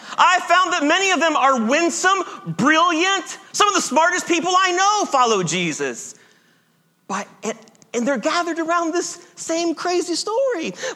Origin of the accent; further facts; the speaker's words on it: Ohio, United States; I grew up in South Central Ohio, didn't have a lot of earthquakes there, all right?